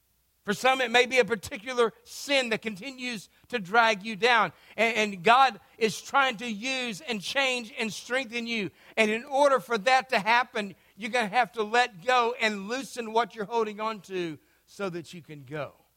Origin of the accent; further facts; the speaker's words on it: Texas, United States; And so there's a lot of stuff that comes back from growing up in Texas, and one of them was that you always watch Westerns.